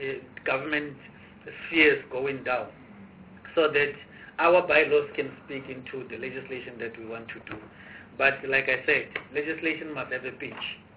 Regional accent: Taung, North West, South Africa; I'm from Taung, which is the last part before you enter Northern Cape.

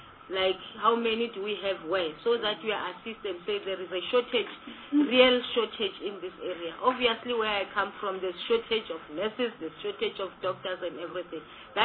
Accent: Mpumalanga, South Africa; I come from Pumala. They have to transport from Nelspruit to my area in the former Kwandebele, which is very far.

